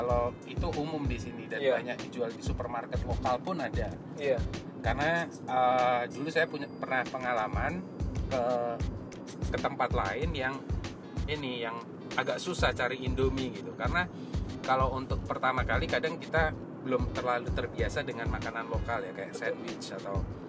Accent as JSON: {"language": "Indonesian", "region": "Bali", "country": "Indonesia", "moved": "yes", "lives_now": "Perth, Australia", "said": "Kalau saya dulu dari Bali, masuk lewat Perth."}